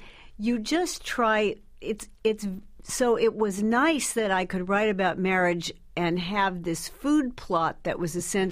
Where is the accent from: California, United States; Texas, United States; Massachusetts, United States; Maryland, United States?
California, United States; Beverly Hills; I mean, I lived in L.A., and there was one French restaurant, and it was owned by a guy named Robert